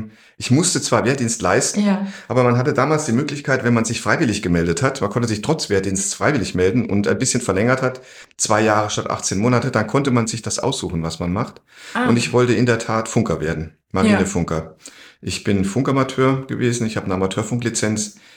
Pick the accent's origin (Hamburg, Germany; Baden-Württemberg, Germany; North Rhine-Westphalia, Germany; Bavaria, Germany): Baden-Württemberg, Germany; Freiburg; also born or lived in Mannheim, Germany; Ich bin eigentlich in Baden-Württemberg aufgewachsen, also in Baden geboren, in Mannheim, aber schon als ganz kleines Kind sind meine Eltern nach Freiburg, in die Nähe von Freiburg umgezogen. Da bin ich aufgewachsen, sehr schöne Gegend